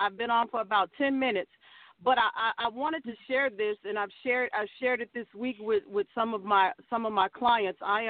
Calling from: Houston, Texas, United States; I'm calling from Houston, Texas.

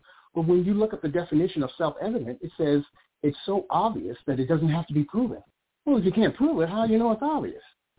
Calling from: Twentynine Palms, California, United States; I'm calling from 29 Palms, California. I'm in the desert with you.

